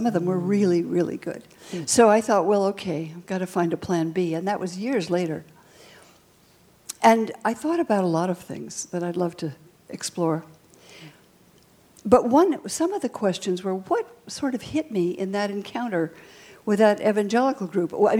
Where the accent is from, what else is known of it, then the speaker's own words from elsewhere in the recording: California, United States; I mean, growing up in California, it's pretty provincial, so all I knew was the Martha Graham school.